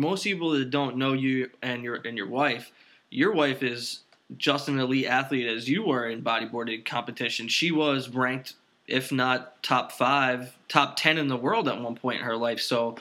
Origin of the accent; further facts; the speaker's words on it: New Jersey, United States; we grew up in the Jersey Shore and we were kids and we went out and partied all summer